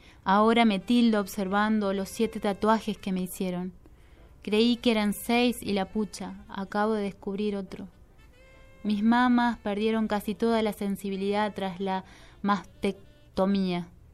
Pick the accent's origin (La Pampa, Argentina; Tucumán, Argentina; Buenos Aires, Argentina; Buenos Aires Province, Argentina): La Pampa, Argentina; General San Martín; born or raised there